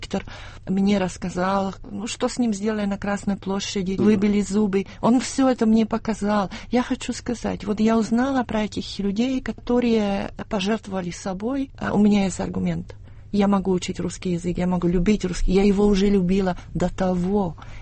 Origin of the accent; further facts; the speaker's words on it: Slovakia; first language Slovak; Russian is a second language; И когда я приезжаю в Словакию, у меня голос становится низким. Мой родной язык, он резонанс идет со всего тела, действительно.